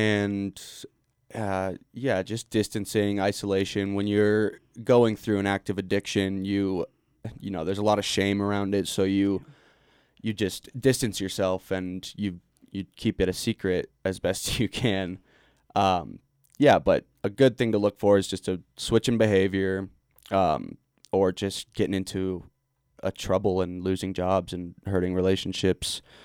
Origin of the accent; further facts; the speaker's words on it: Glenwood Springs, Colorado, United States; Yeah, I was born and raised in Glenwood Springs. Went to school at Yampa Mountain High School, graduated in 2012.